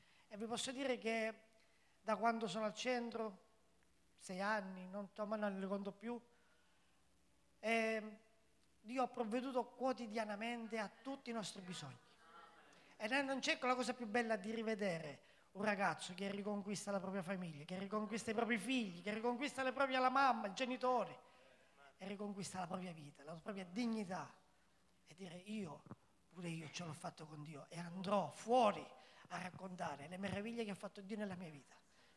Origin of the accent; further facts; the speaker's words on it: Catania, Sicily, Italy; vengo da Catania